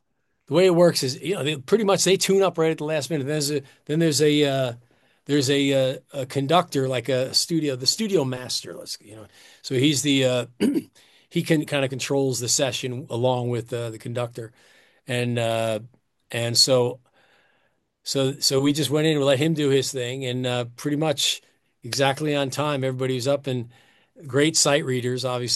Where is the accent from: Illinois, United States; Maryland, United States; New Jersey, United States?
New Jersey, United States; Sayreville; also born or lived in South Amboy; I was born in South Amboy. I grew up in Sayreville.